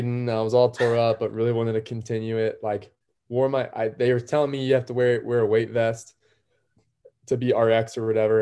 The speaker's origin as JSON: {"language": "English", "region": "Florida", "country": "United States", "tie": "born or raised there", "also_born_or_lived": "North Georgia", "said": "Grew up in Florida, so I'm from Florida. Lived in North Georgia for a few years."}